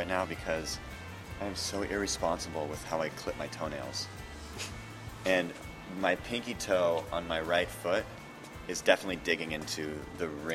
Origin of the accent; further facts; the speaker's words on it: Redmond, Washington, United States; now in Los Angeles, United States; I am. I'm from Redmond, Washington.